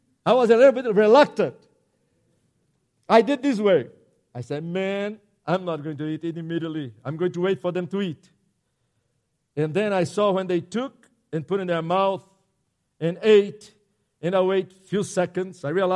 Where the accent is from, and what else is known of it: Brazil; English is a second language